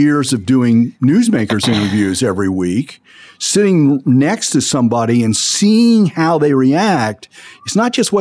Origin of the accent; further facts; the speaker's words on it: Kentucky, United States; I always use that name for it because I'm from Northern Kentucky, and Northern Kentucky has always driven the development of the bridges.